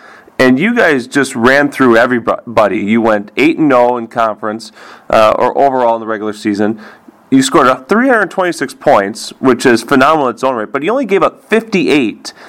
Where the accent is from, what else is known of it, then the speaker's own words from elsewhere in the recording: Waukesha, Wisconsin, United States; Now, I grew up in Waukesha. I went to Waukesha West